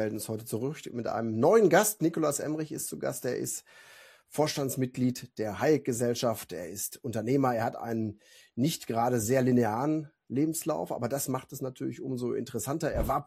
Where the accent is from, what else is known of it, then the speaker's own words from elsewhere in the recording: Austria; ein Buch, das mir als Österreicher natürlich besonders viel Spaß macht.